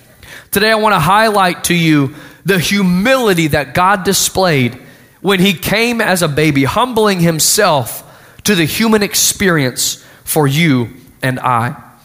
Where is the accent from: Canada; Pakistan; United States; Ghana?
United States; Austin, Texas; You know, I grew up in Austin, Texas, and had a friend in school